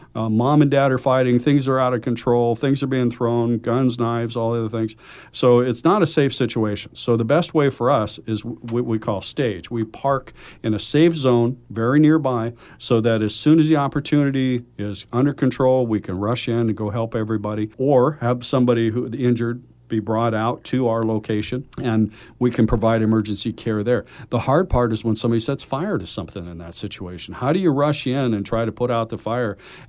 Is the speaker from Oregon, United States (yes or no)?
yes; Milwaukie, Oregon, United States; I'm a local kid. I grew up here in Milwaukee. I went to Rex Putnam High School.